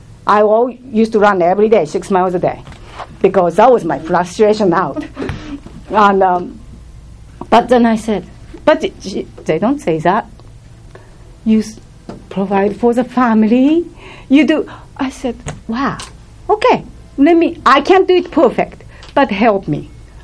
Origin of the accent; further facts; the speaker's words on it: Japan; now in United States; I come from Japan, rather dysfunctional, but very reserved home.